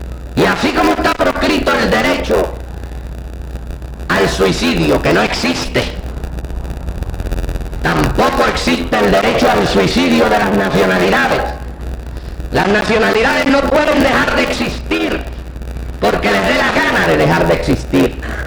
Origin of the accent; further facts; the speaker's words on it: Mayagüez, Puerto Rico; Yo, mayagüezano, tengo derecho de participar en la autodeterminación de Puerto Rico, mi nación, pero no de Mayagüez, mi pueblo